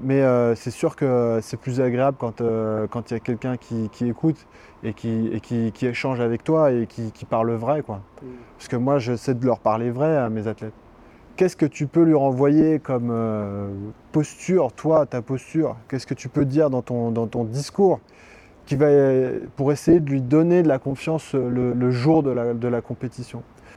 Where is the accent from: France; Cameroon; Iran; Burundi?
France; first language French; on fait l'interview en français, c'est facile, c'est notre langue maternelle. Mais moi, tous les jours, je travaille et je suis dans l'inconfort de devoir parler en anglais.